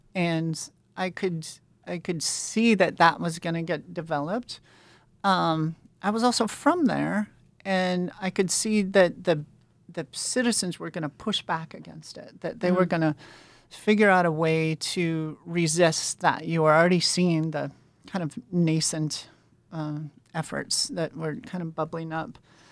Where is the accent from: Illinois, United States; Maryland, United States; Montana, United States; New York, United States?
Montana, United States; my home state of Montana had a case that was going to the U.S. Supreme Court